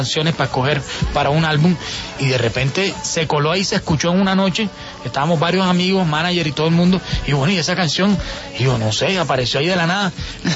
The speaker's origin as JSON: {"language": "Spanish", "town": "Cartagena", "region": "Bolívar", "country": "Colombia", "said": "que es de mi tierra también, de Cartagena."}